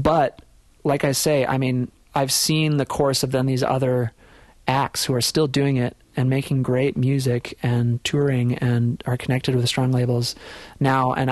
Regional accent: Amery, Wisconsin, United States; Yeah, like you said, I grew up in Amory, Wisconsin, which is a little town, and there isn't really a tradition of kids making bands for as long as I can remember.

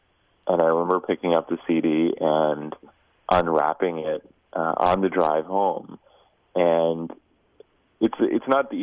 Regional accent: New England, United States; I was born in New England. I was raised in two towns, one in Massachusetts and one in Connecticut, that were very pleasant towns and very nice places to live

